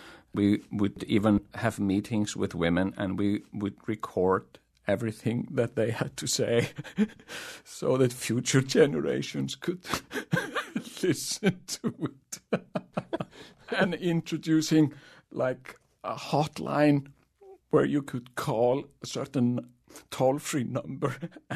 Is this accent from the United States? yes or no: no; Iceland; I'm from Iceland